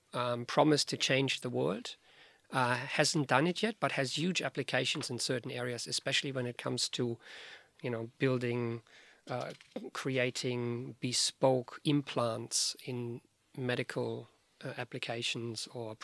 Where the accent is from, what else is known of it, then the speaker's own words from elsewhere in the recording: Germany; English is a second language; Yeah, look, I'm German and we tend to over-engineer the world.